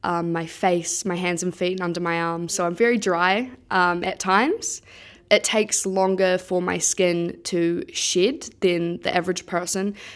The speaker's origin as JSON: {"language": "English", "town": "Dunedin", "region": "Otago", "country": "New Zealand", "said": "I'm from Dunedin. I'm 22 years old"}